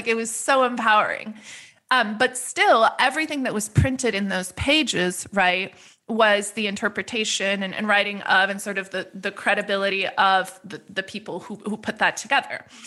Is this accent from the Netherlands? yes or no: yes; Netherlands; English is a second language; When I was a kid growing up in Holland